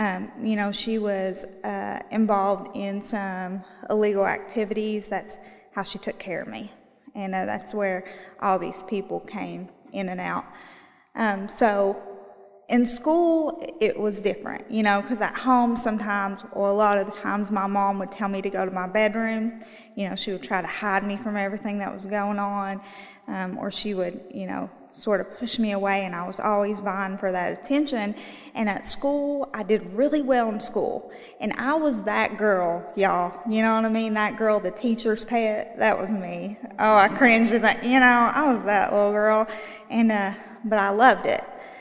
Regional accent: Kentucky, United States; So I'm originally from Eastern Kentucky. I bet y'all are very surprised with my accent, you know.

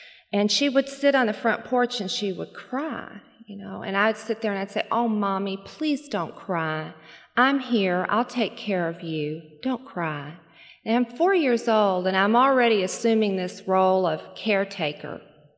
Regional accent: Louisville, Kentucky, United States; born there; I was born in Louisville, Kentucky, and I was an only child.

